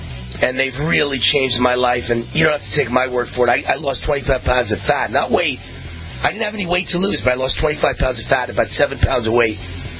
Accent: Nevada, United States; Nothing's going on in my home state of Nevada

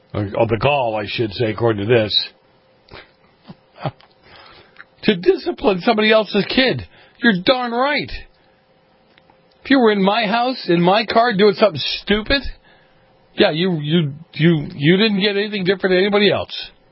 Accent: Boston, Massachusetts, United States; In the summertime, I grew up in Boston, this is so true. We turned a fire hydrant on, remember that?

